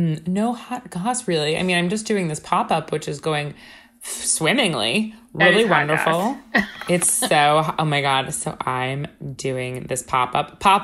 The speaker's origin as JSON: {"language": "English", "town": "Stony Brook", "region": "New York", "country": "United States", "tie": "born there", "said": "I was born in Stony Brook Hospital in Long Island, but then my parents went to go open a second food business."}